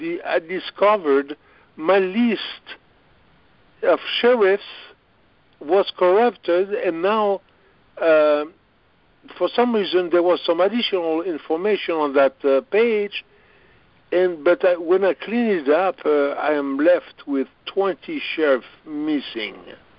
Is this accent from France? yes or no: yes; France; accent: French; English is a second language; I hope my French accent is not disturbing anybody.